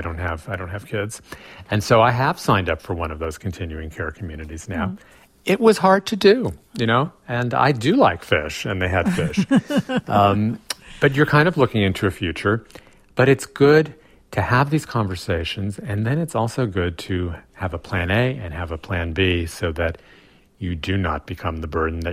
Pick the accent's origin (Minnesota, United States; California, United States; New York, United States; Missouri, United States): New York, United States; New York City; And I grew up in New York City. I'm like very well practiced in that art.